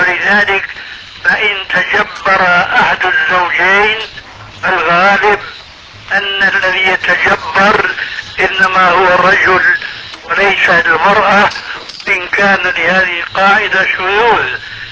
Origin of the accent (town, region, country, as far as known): Syria